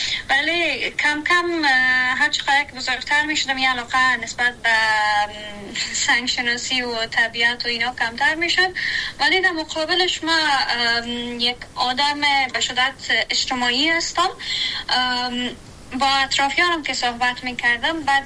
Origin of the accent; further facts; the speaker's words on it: Kabul, Afghanistan; also born or lived in Badakhshan; ما در بدخشان به دنیا آمدیم ولی بقیه هم در کابل سفری شده، چون به نظر به دلایل که وجود داشت خانواده مجبور شدن به کابل کوچ کنن و ما هم بقیه عمرم در کابل سپری شدم